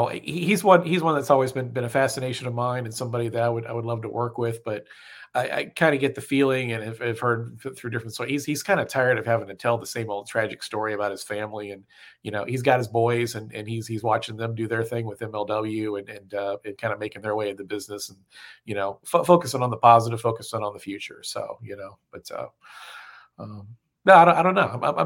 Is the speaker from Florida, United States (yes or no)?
yes; Miami, Florida, United States; also born or lived in South Carolina; I was born in Miami, South Carolina for a little bit, back to Miami for my formative years